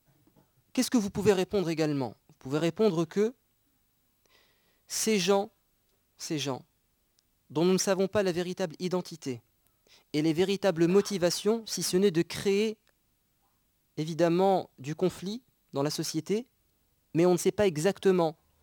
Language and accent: French; France; nous aspirons, en tant qu'êtres humains, en tant que Français, à la paix.